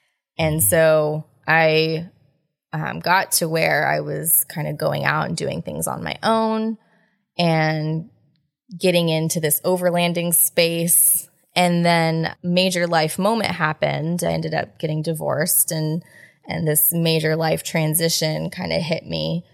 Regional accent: Del Rio, Texas, United States; All right. So I was born and raised in Del Rio, Texas.

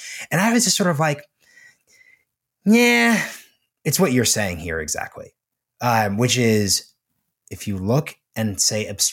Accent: Oregon, United States; I'm from Oregon. Oregon had death dignity laws.

